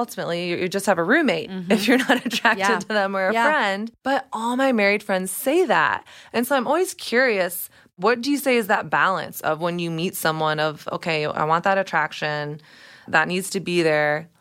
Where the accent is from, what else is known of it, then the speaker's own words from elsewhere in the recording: the South, United States; at least this is my experience growing up in the South